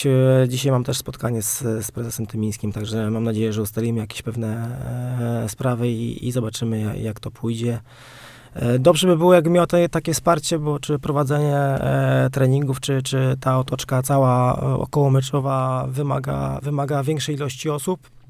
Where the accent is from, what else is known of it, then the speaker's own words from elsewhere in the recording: Ostróda, Warmian-Masurian Voivodeship, Poland; pochodzę z Ostródy i tam się wychowałem i tam grałem i w juniorach